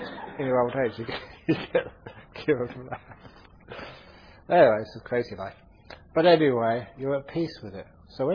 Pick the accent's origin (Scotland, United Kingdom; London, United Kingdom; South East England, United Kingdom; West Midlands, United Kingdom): London, United Kingdom; I grew up in London where it was cold.